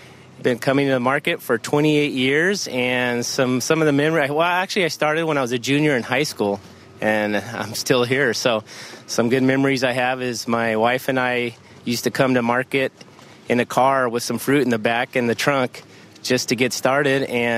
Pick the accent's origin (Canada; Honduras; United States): United States; Reedley, California; I'm from Regeer Family Farms. And we're from Reedley, California, which is close to Fresno.